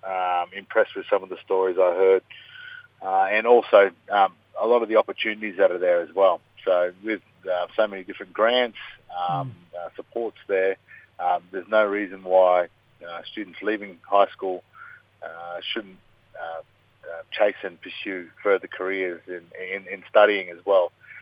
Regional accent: Townsville, Queensland, Australia; also born or lived in Yam Island; now in Minden, Australia; We're a Cool Cut Gold mob. So, yeah, that's where I'm from. Grew up in Townsville

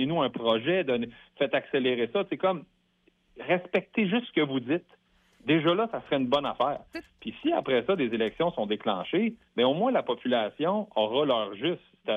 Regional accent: Quebec, Canada; C'est là que moi, je suis un fier Québécois.

